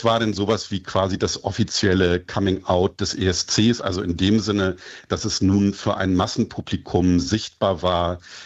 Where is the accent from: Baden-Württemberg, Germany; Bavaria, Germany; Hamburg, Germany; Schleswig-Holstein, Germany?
Hamburg, Germany; born there; ich bin in Hamburg geboren